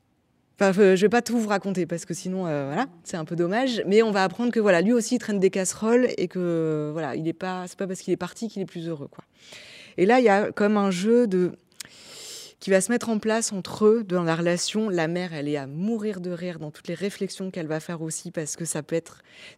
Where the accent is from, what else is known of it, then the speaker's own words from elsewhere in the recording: Hauts-de-France, France; Moi, voilà, je suis pas née en Algérie, mes parents non plus, je suis française, etc. Mais je viens du Nord-Pas-de-Calais.